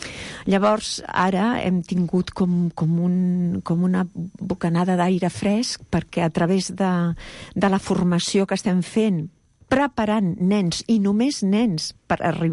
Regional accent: Catalonia, Spain; i jo, que sóc catalana.

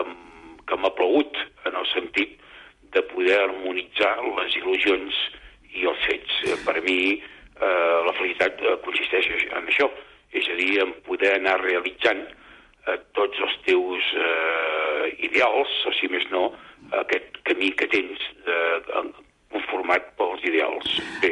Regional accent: Cornellà de Llobregat, Catalonia, Spain; vaig començar a treballar als 14 anys, tal com feia tota la joventut del meu barri, fills de treballadors, i vaig compaginar estudis secundaris amb la feina

